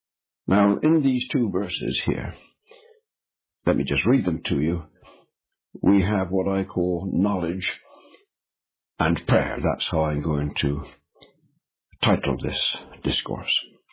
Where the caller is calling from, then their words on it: United Kingdom; I am speaking from the United Kingdom, and just to explain our culture here, because of the link of the state and church, it is by law essential for every school to have a religious assembly.